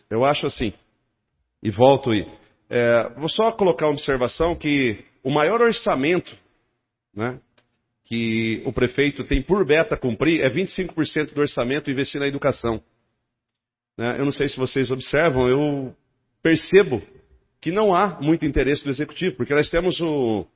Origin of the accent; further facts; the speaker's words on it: Brazil; Nasci no Jardim São Lucas, fui criado lá